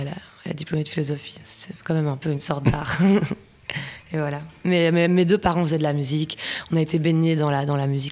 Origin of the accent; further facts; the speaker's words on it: Belgium; Et mon père vit ici. Du coup, je suis belge indienne.